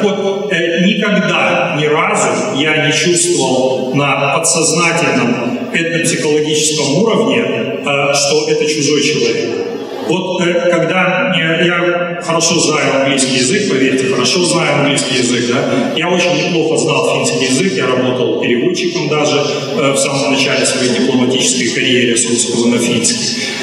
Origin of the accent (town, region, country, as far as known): Belarus